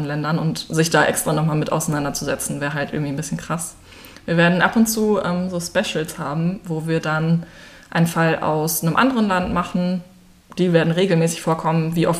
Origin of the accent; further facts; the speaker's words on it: Münster, North Rhine-Westphalia, Germany; Wir kommen beide aus Münster.